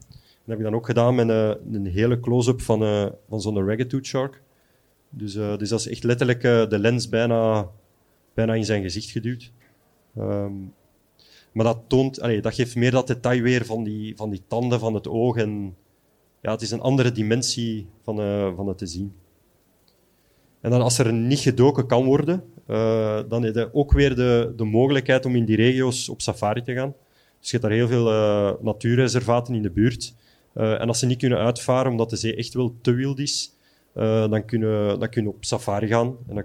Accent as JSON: {"language": "Dutch", "country": "Belgium", "said": "dat wij als Belgen in de Oosterschelde gaan duiken"}